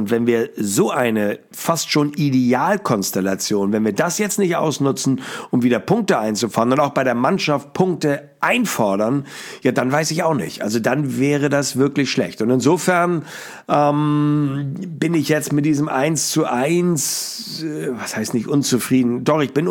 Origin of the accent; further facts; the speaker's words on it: Hamburg, Germany; ich lache mich ja als Hamburger so ein bisschen kaputt